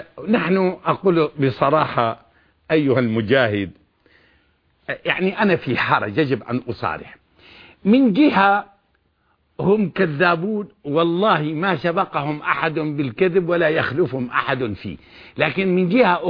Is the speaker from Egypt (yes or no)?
no; Syria; باعتباري أنا شامي